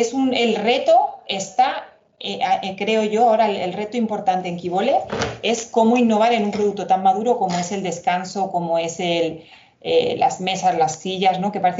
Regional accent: Elche, Valencian Community, Spain; él quería volverse a Elche, porque nosotros somos de Elche

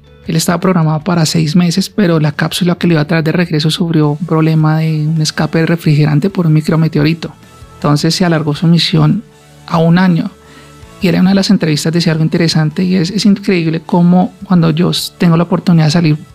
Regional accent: Colombia; nosotros como colombianos, somos colombianos

